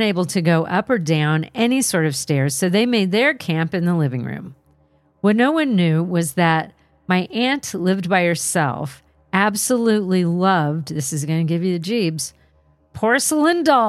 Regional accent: California, United States; I'm from Southern California, but this one time was my one trip to Canada visiting extended family.

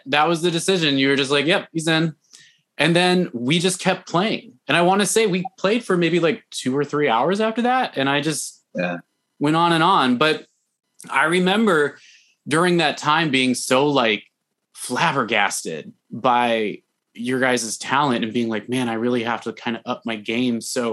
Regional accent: California, United States; now in Bay City, United States; I grew up in Southern California, and for someone growing up in Southern California to find themselves in Bay City, Michigan

